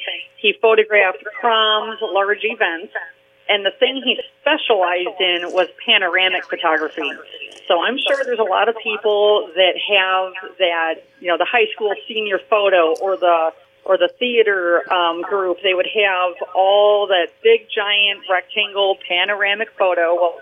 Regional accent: Cedar Lake, Indiana, United States; now in Crown Point, United States; I grew up in Cedar Lake, and I live here in Crown Point now, but I grew up in Cedar Lake, and I was an art kid. I went to Crown Point High School.

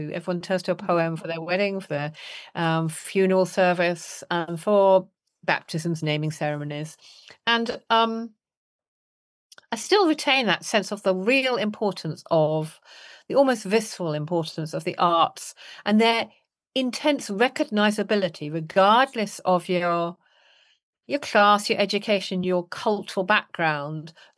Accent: Wales, United Kingdom; I'm a Brit. And within that, I'm partly English, but partly Welsh, because I grew up mainly in Wales, which, like many countries, sees itself as the land of song.

